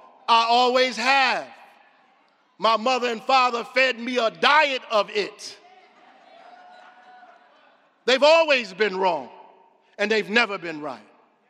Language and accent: English; Newark, New Jersey, United States; But I'm from Newark. I love this city, and we all have so much to be proud of.